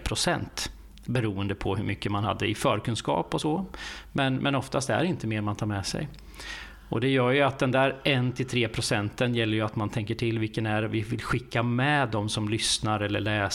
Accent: Västervik, Kalmar County, Sweden; där vi kommer ifrån, från Västervik och omgivningarna där. Så att vi blev kära i naturen kan man säga och valde att bosätta oss där. Så nu är det över 20 år.

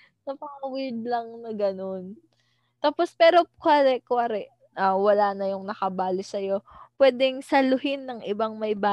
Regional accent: Central Luzon, Philippines; alam mo sa amin sa Bulacan

